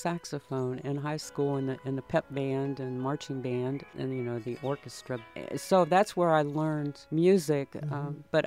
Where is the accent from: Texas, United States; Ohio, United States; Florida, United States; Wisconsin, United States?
Ohio, United States; Springfield; also born or lived in Kentucky; now in Cincinnati, United States; No, I was born in Eastern Kentucky. I'm an first-generation Appalachian. Very proud of it. And then my parents moved to Springfield, and I went back to school in Moorhead and then came to Cincinnati, and I've been here since 1975.